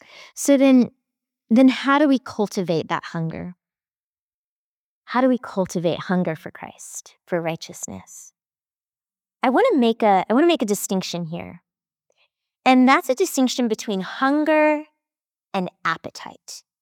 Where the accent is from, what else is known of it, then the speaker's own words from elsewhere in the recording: Texas, United States; I grew up in Texas.